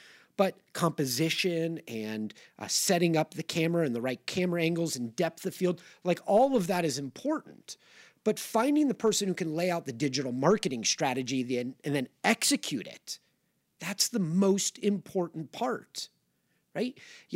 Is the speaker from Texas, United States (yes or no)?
no; Los Angeles, California, United States; I grew up in Los Angeles, surrounded by really smart kids